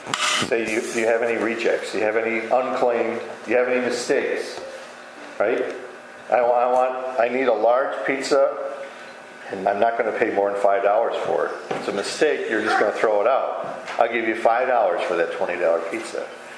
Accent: Scotland, United Kingdom; Maybe it's because I'm a Scotsman, but we're frugal.

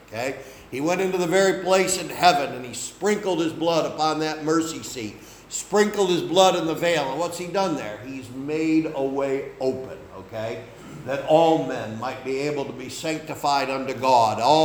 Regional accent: Machias, New York, United States; I grew up in the Catholic Church in Machias, New York.

